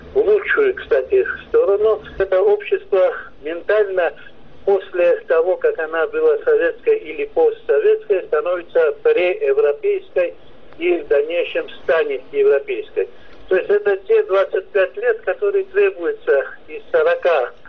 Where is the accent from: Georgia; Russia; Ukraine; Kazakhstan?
Georgia; Так как мы грузины